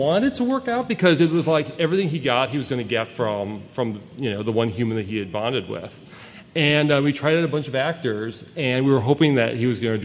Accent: Wisconsin, United States; Oh, that's right. We're both from Wisconsin. So, hey, all right. Wisconsin's the house. So we lived in New York for a while, but we met in L.A.

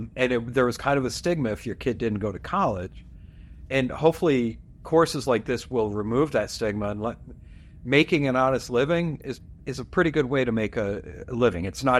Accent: New York, United States; I'm from New York. They're all bearded ladies.

